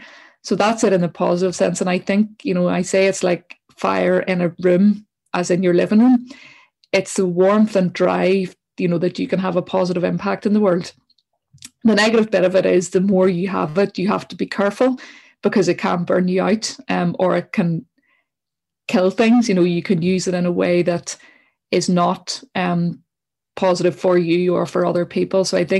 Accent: Northern Ireland, United Kingdom; you probably know growing up in Northern Ireland, that when you're that age, everyone needs to look the same, and you all wore Adidas.

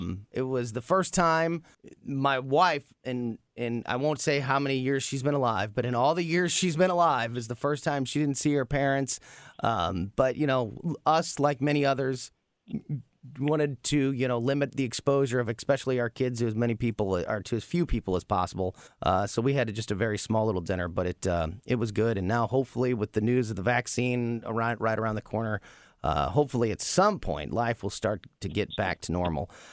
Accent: Florissant, Missouri, United States; To put a highlight on that exact point, I am from Florissant. I still live in Florissant. I went to school at Hazelwood Central, and we graduated in the 90s.

